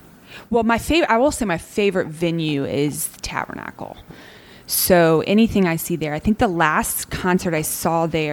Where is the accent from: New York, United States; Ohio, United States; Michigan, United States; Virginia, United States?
Virginia, United States; Charlottesville; now in Atlanta, United States; cause I grew up in Charlottesville. So I had